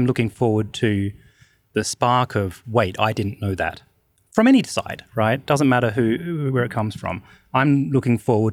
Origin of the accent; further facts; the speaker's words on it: Australia; I'm from Australia.